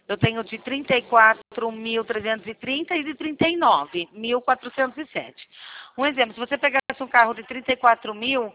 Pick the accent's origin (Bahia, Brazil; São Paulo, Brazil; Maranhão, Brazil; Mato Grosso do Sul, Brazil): São Paulo, Brazil; Rio Claro; Eu sou de Rio Claro, São Paulo.